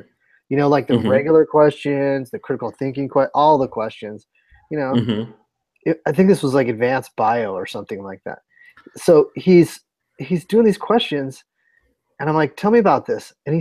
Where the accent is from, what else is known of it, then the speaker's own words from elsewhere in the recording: Cleveland, Ohio, United States; I'm from Cleveland.